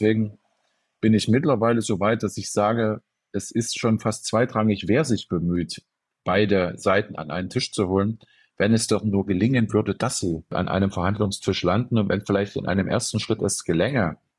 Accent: Leipzig, Saxony, Germany; meiner Heimatstadt Leipzig

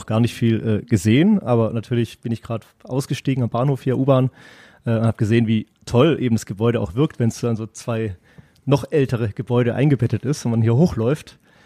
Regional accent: Stuttgart, Baden-Württemberg, Germany; Jetzt komme ich aus Stuttgart

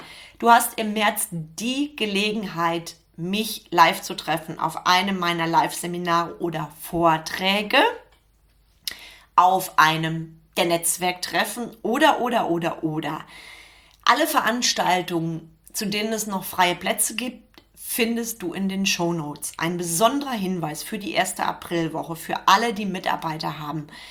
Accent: Bonn, North Rhine-Westphalia, Germany; born there; wohnt im wunderschönen Bonn. Übrigens auch meine Geburtsstadt, falls du das noch nicht weißt.

